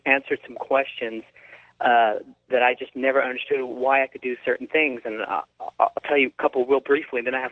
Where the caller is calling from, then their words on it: San Diego, California, United States; I'm calling from San Diego, listening to you on 600 KOG.